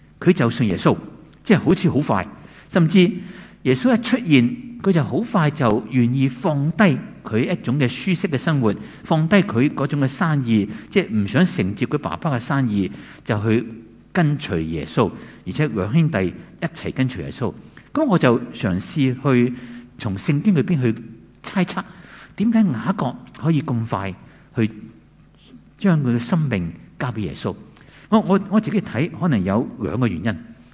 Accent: Hong Kong

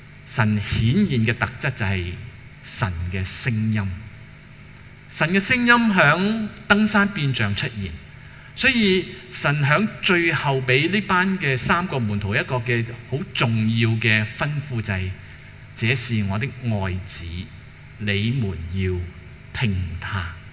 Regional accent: Hong Kong; 或者几时香港我们香港人的生活才可以回到一个叫做比较好像以前正常一点

